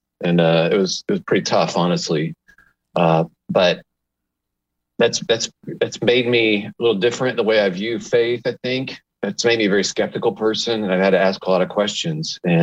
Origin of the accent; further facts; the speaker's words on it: Illinois, United States; also born or lived in Indiana; Well, I'm from Illinois and Indiana, like little towns, moved around all over the place.